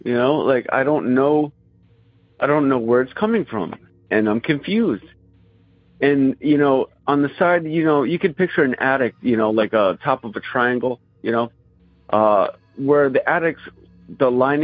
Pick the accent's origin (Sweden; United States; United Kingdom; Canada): United States; Peekskill, New York; I come from Peekskill, New York. You know, I lived in this house when we were kids